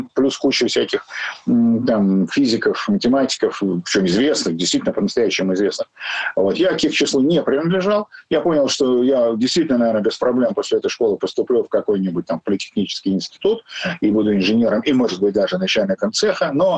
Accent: Odesa, Odesa Oblast, Ukraine; Работал я в Одессе, откуда я родом.

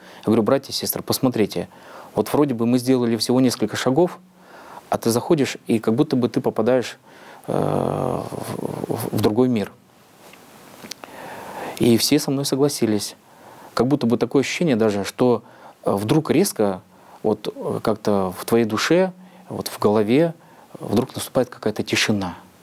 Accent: Novosibirsk, Novosibirsk Oblast, Russia; Я говорю: «Да, я из России». «А откуда вы?» Я говорю: «Я из Новосибирска».

